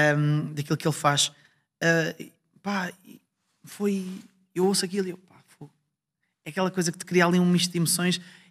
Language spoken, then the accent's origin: Portuguese; Ovar, Aveiro, Portugal; há uma noite em Ovar, eu sou de Ovar